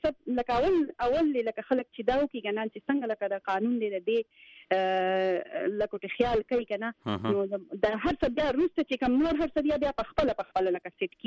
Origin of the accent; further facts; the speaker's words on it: Karachi, Sindh, Pakistan; زما خو مور پلار د سواد دی، زه په کراچۍ کې پیدا لوی شوی یم